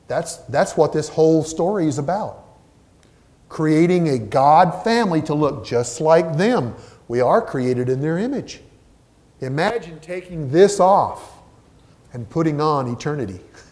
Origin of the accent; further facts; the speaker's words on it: Salinas, California, United States; Now, if I get my hometown of Salinas, California, 120, 130,000, maybe a step up.